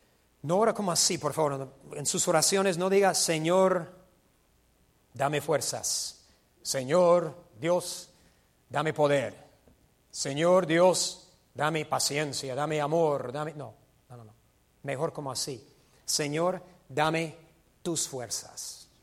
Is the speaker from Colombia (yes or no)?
no; United States; Spanish is a second language; como yo soy gringo, soy americano